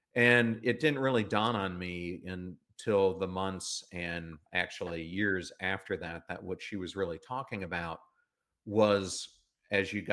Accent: Pennsylvania, United States; Yeah, I grew up in Pennsylvania

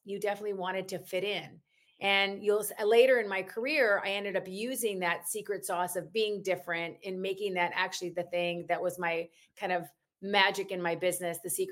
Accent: Mankato, Minnesota, United States; I'm born and raised in Mankato, Minnesota, a very small town south of the Twin Cities of Minneapolis and St. Paul.

